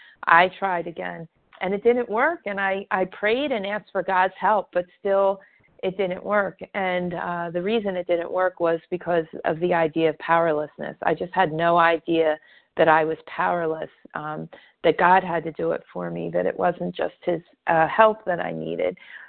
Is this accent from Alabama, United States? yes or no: no; New Jersey, United States; I'm from New Jersey, and I'm a grateful recovering compulsive overeater.